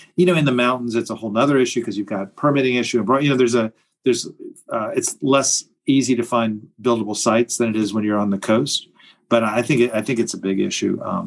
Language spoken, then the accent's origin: English; Tampa, Florida, United States; I grew up in Tampa, which I don't think is a small town anymore, but it felt like one when I was there.